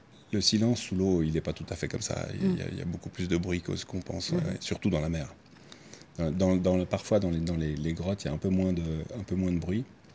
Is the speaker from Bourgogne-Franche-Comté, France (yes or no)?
yes; Bourgogne-Franche-Comté, France; also born or lived in Lausanne, Switzerland; je suis né à Lausanne parce que mon père est en Suisse, je suis juste né à Lausanne, je suis reparti tout de suite en Bourgogne. mon univers était plutôt bourguignon.